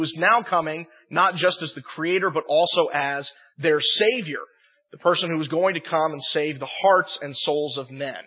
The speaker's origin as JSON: {"language": "English", "town": "Annandale", "region": "Virginia", "country": "United States", "tie": "born or raised there", "said": "That was one of the great blessings I had growing up in Annandale"}